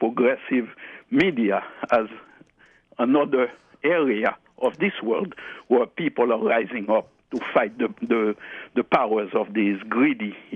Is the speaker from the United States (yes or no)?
no; Les Cayes, Sud, Haiti; He came, he landed in my hometown of Lekai.